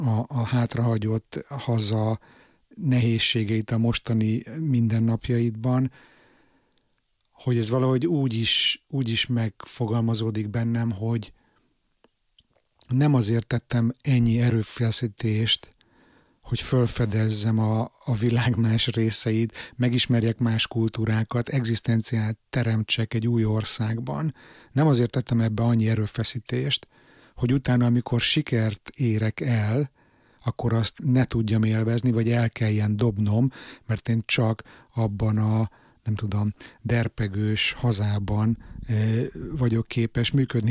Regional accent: Hungary; born there; dühös vagyok a szülőhazámra, hogy miért nem ér föl ahhoz a potenciálhoz, ami benne van. Ugye nekem Budapest mindig

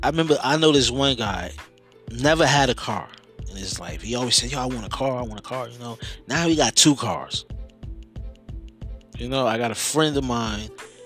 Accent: Newark, New Jersey, United States; But, you know, I'm from Newark, New Jersey. If you know anything or heard anything about Newark, New Jersey, craziness, wow.

